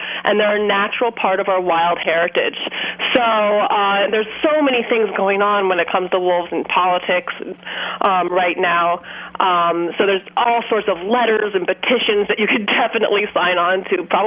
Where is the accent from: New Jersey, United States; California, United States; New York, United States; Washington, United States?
New York, United States; New York City; So we really kind of want to introduce the Northeast to New Yorkers, and I'm a New Yorker